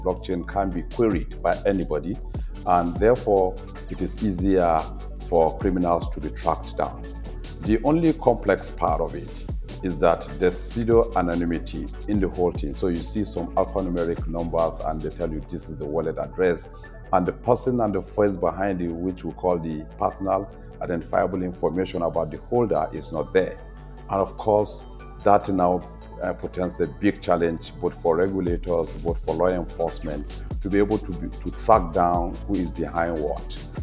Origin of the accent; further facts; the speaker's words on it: Nigeria; I see myself as an orphan, as a Nigerian.